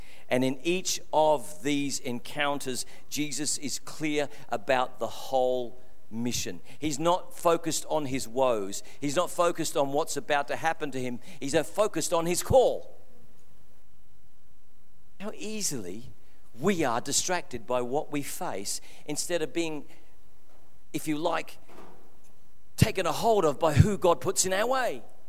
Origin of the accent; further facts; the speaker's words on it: England, United Kingdom; accent: English; moved away; Well, it comes out in my old English accent. That's the only word I've hung on to, I think.